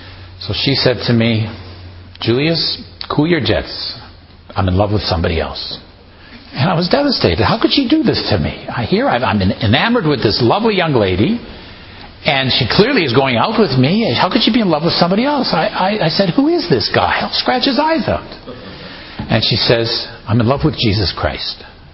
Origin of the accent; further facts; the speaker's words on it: Toronto, Ontario, Canada; born there; I was born in Toronto. My parents are Holocaust survivors.